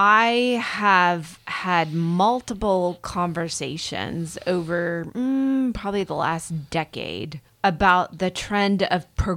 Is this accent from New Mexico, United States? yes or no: no; Columbus, Ohio, United States; It's an online Bible study from the church I grew up in Columbus, Ohio.